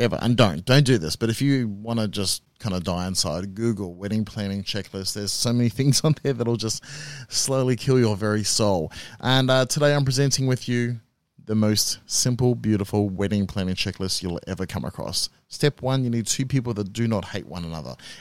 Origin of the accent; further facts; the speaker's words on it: Australia; I'm an Australian civil marriage celebrant